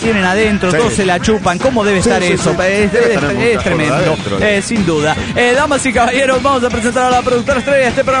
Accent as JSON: {"language": "Spanish", "town": "Medellín", "region": "Antioquia", "country": "Colombia", "said": "de Medellín, Colombia."}